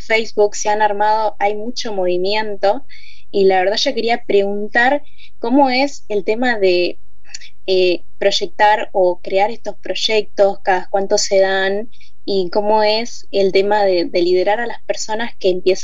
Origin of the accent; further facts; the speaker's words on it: Buenos Aires, Argentina; yo estudio una licenciatura en análisis de sistemas en la UBA, acá en Buenos Aires, soy de Buenos Aires